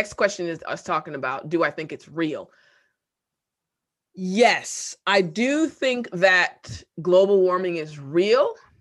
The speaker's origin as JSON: {"language": "English", "region": "Maryland", "country": "United States", "said": "so I'm from Maryland, like the Maryland, DC area, we have four seasons."}